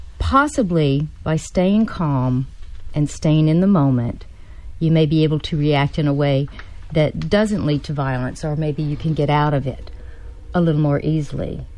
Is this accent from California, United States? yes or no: no; Mississippi, United States; I grew up in Mississippi and never had seen it before